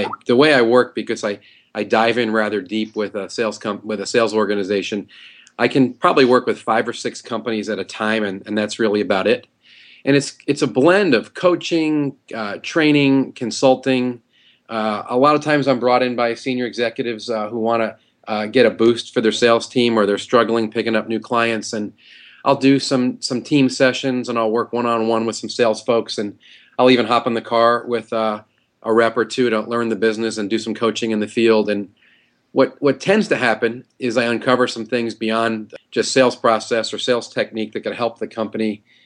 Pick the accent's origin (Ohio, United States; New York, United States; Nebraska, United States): New York, United States; now in St. Louis, United States; I am a transplanted New Yorker. I've lost most of my accent, but I'm from New York, from the city, and I've been in St. Louis 20 years this month